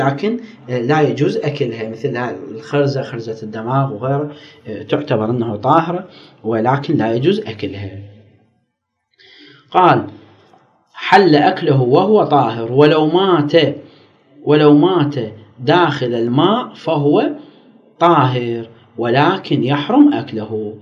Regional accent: Nasiriyah, Dhi Qar, Iraq; حتى في البصرة عندنا في الناصرية بالأهوار

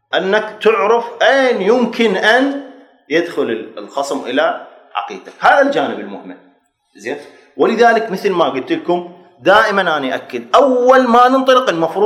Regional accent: Baghdad, Baghdad Governorate, Iraq; انا اصلي من بغداد وفي والدي وجدي،

